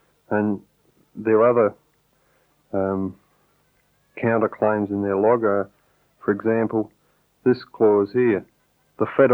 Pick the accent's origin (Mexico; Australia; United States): Australia; South Australia; I don't come from Melbourne, I come from South Australia